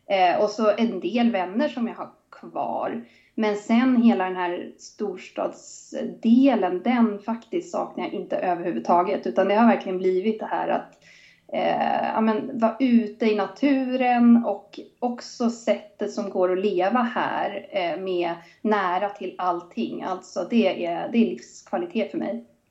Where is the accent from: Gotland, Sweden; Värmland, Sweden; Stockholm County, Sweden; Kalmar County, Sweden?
Stockholm County, Sweden; Stockholm; now in Sundsvall, Sweden; Ja, men nu bor jag ju i Sundsvall sedan 10 år tillbaka ungefär. Sen är jag uppvuxen i Stockholm. Så att jag är där ganska mycket.